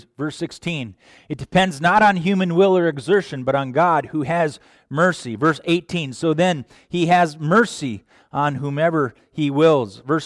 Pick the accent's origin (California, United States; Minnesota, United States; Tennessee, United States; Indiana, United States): Minnesota, United States; Owatonna; I did not grow up in New York City. I grew up in Owatonna, Minnesota. 20,000 people, right?